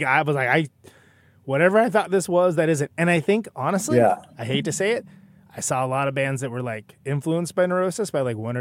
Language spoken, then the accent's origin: English; Oakland, California, United States; Can I tell you, as someone from Oakland, California, I got into them way too late